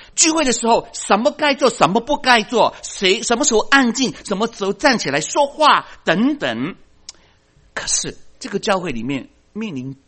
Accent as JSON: {"language": "Chinese", "country": "China", "said": "我们中国人都说团结就是力量。"}